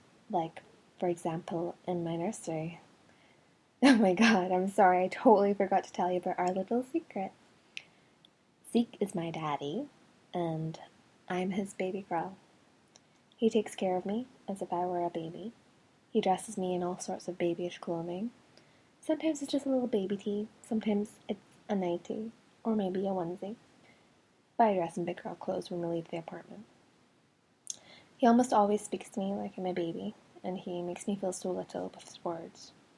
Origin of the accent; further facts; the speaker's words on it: Scotland, United Kingdom; accent: Scottish; And before you ask, yes, this really is my accent. It's actually a Scottish accent, and I'm rather proud of it.